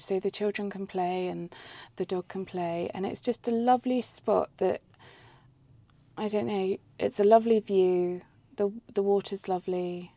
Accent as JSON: {"language": "English", "town": "Gosport", "region": "South East England", "country": "United Kingdom", "tie": "born or raised there", "said": "So I grew up in Gosport."}